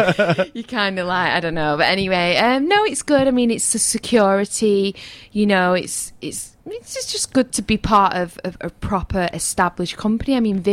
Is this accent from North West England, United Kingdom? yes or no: yes; Wigan, North West England, United Kingdom; accent: English; I'm actually from a small town called Wigan.